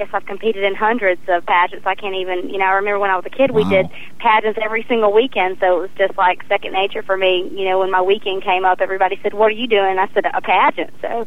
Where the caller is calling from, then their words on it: Atlanta, Georgia, United States; I'm calling from Atlanta, Georgia.